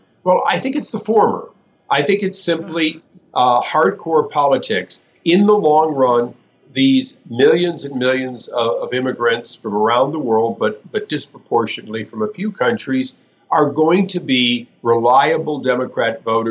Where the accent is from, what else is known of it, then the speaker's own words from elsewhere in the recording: California, United States; You know, I'm a Californian, and we revere Ronald Reagan.